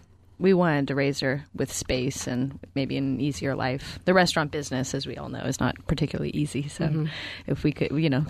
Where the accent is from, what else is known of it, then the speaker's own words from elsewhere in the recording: Marin, California, United States; also born or lived in New York; I'm not so new, though. I was born and raised in Marin.